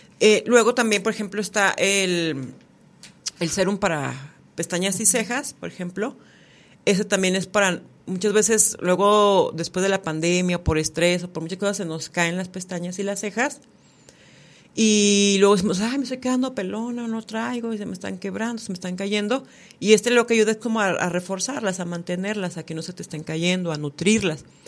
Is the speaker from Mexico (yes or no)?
yes; Mexico; me da gusto que podamos como mujeres o como mexicanos unirnos y apoyarnos entre nosotros